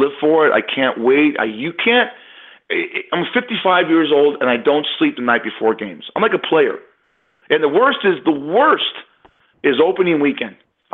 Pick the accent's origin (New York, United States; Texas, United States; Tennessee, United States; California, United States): California, United States; Los Angeles; LAX, there's a Ram logo, says home of the Los Angeles Rams. That's going to be great for that city, my hometown, that they have a football team.